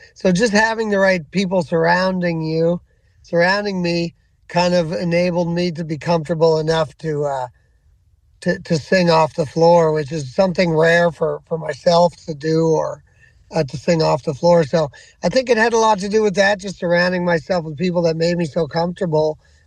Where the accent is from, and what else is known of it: Musquodoboit Harbour, Nova Scotia, Canada; born or raised there